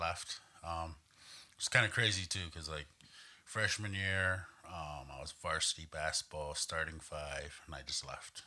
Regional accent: Pryor, Montana, United States; I grew up in Pryor, Montana. It's about 30 miles south of Billings, as the crow flies

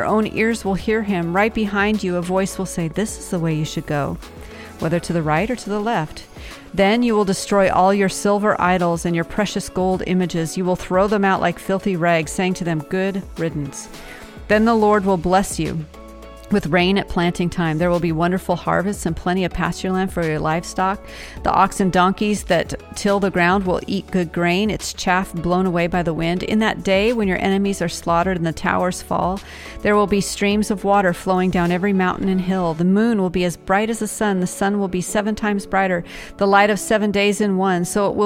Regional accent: United States; I know as an American, I want everything now.

